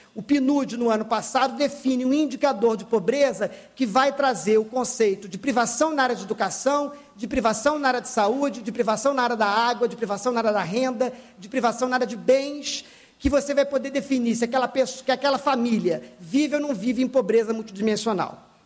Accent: Niterói, Rio de Janeiro, Brazil; eu sou de Niterói e fui trabalhar no Rio.

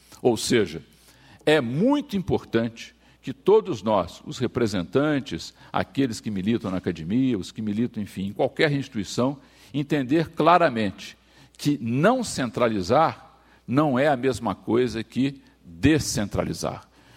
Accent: Minas Gerais, Brazil; nunca percamos de mente que nós somos mineiros

